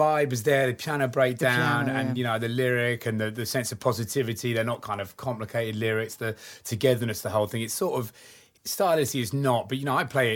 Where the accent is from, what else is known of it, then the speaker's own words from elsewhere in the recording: Cambridge, East of England, United Kingdom; I come from Cambridge